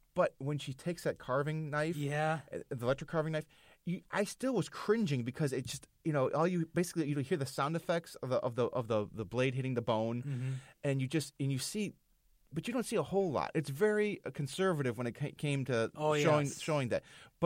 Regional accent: United States; personally growing up in America and living what we live now

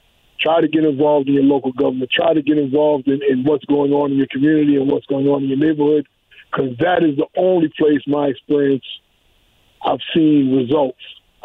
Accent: United States; I'm an American. I don't know any other place. I don't care to know any other place. This is where my family comes from.

